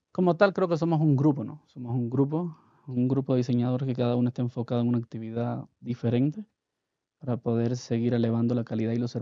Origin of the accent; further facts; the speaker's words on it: Cuba; now in Ecuador; realmente yo no soy de Ecuador, yo soy de Cuba, ¿no? Llevo casi 15 años en el país.